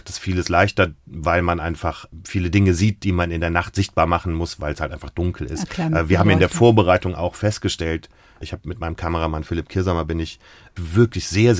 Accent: Koblenz, Germany; also born or lived in Cologne; Und dann sage ich, aus Köln. Nein, Mann, wo kommst du wirklich her? Dann sage ich, aus Koblenz.

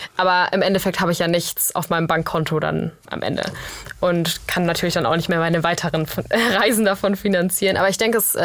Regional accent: Baden-Württemberg, Germany; So bis zwischen Tübingen, Bodensee.

